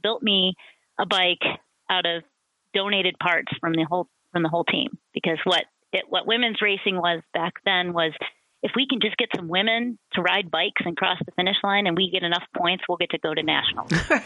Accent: Lakewood, Ohio, United States; I am a Lakewood girl. I grew up in Lakewood. I'm like a third generation Lakewood person.

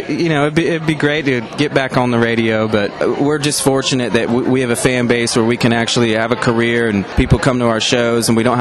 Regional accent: Gainesville, Florida, United States; Not from Atlanta. We're actually from Gainesville, Florida.

